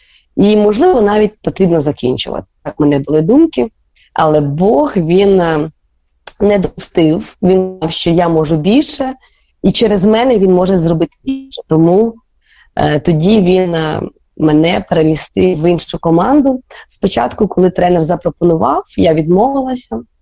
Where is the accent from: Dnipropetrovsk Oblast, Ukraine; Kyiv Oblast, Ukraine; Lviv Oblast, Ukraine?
Kyiv Oblast, Ukraine; Kotsiubynske; я народилася сама в Коцюбинському, СМТ Коцюбинське коло Києва. Це недалеко район Академістечка, якщо хтось є близько, то зорієнтується. І тут я і тренувалася.